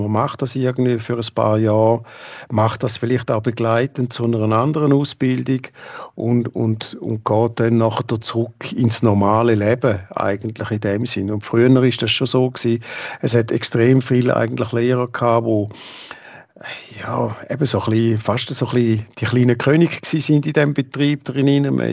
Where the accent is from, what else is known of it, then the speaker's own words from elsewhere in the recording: St. Gallen, Switzerland; ich bin ursprünglich aus dem Toggenburg